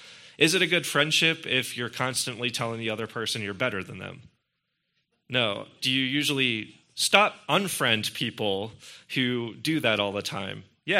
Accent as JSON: {"language": "English", "town": "Pittsburgh", "region": "Pennsylvania", "country": "United States", "tie": "born or raised there", "said": "A couple years ago, I had the privilege of officiating a wonderful and lovely wedding in my hometown of Pittsburgh."}